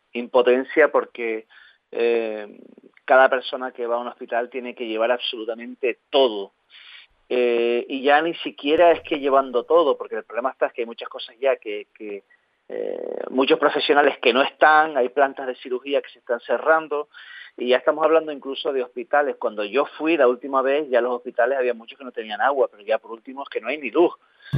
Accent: Canary Islands, Spain; siendo canario, con la vinculación importante que hay entre Canarias y Venezuela

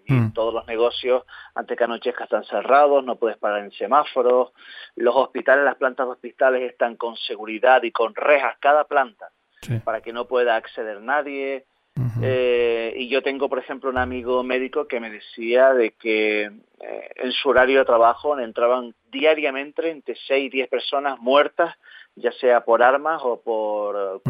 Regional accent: Canary Islands, Spain; siendo canario, con la vinculación importante que hay entre Canarias y Venezuela

